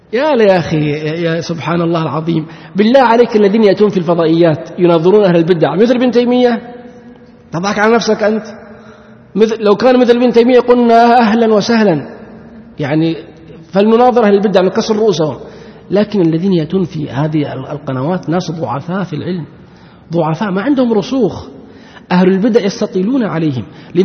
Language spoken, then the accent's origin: Arabic; Saudi Arabia; نحن عندنا في السعودية هل كنا نعرف الشيعة، نعرف أحد من الشيعة؟